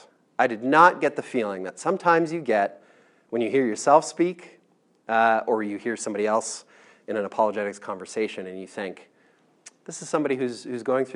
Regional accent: Canada; I'm a Canadian. I should have mentioned this. I'm a Canadian.

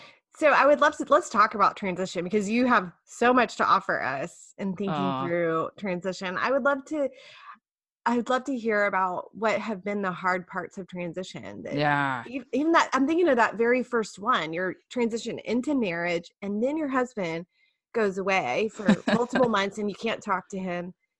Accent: Tyler, Texas, United States; I'm from Tyler. Yay.

